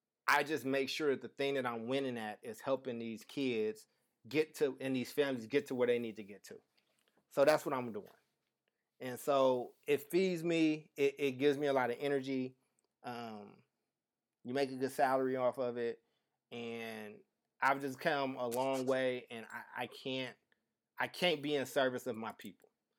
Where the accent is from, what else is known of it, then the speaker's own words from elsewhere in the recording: Kentucky, United States; Growing up in Kentucky, like, I grew a crazy affinity for horses and horse races.